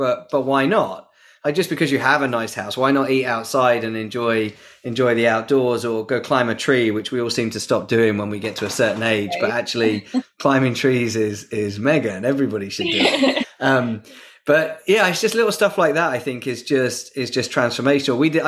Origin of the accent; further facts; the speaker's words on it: United Kingdom; I'm British.